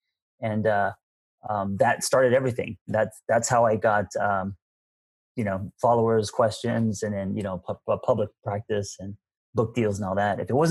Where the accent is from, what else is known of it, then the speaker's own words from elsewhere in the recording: United States; And also being Korean American, you know, and kind of opening up, maybe people weren't used